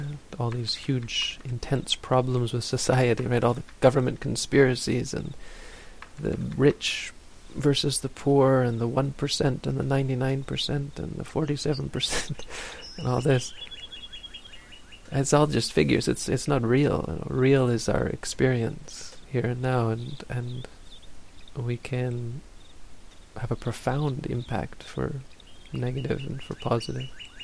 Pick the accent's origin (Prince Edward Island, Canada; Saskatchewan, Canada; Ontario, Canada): Ontario, Canada; I was just a kid growing up in Northern Ontario, Canada.